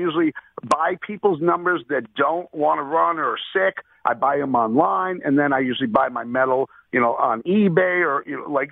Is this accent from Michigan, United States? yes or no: no; Springfield, Massachusetts, United States; Oh, yeah. I grew up in Springfield, Mass. Winchester Square, 16 acres.